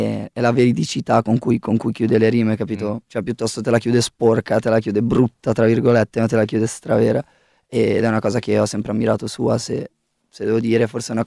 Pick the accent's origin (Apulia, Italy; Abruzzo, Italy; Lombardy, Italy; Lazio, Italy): Lombardy, Italy; io venissi dall'essere fan di … da ragazzino, provincia di Varese, stessa provincia per me era il rapper